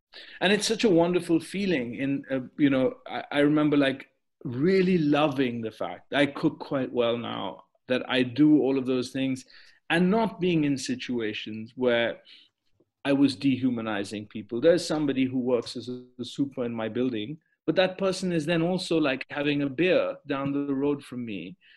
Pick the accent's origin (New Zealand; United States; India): India; the way that I grew up in India.